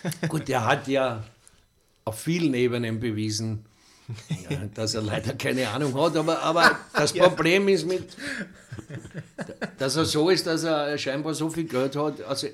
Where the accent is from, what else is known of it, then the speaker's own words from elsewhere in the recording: Simmering, Vienna, Austria; ich bin aufgewachsen in Simmering und im Dialekt sagst du eben dann oft, ein N am Ende statt einem M.